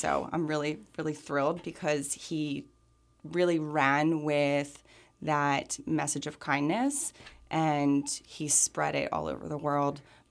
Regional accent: United States; So I grew up in the United States as a typical American teenager, just completely self-absorbed with boys and drama and gossip and all that stuff.

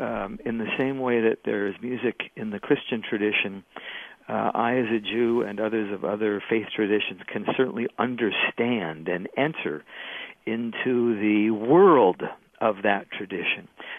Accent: United States; but I'm an American Jewish poet

